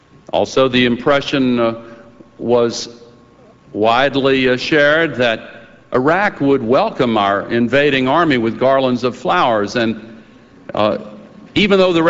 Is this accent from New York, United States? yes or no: no; Tennessee, United States; in my home state of Tennessee.